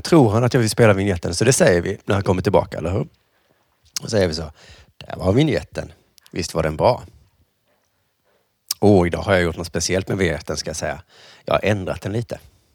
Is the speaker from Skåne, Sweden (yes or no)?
yes; Lund, Skåne, Sweden; Ja, jag är född i Lund och bott i Lund.